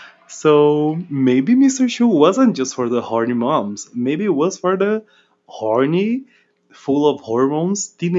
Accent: Brazil; English is a second language; Hi, guys. … I'm from Brazil.

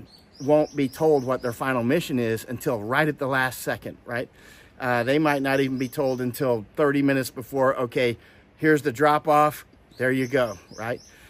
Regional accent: Florida, United States; I grew up in Florida, man. So it's the same thing, only not mountains in Florida.

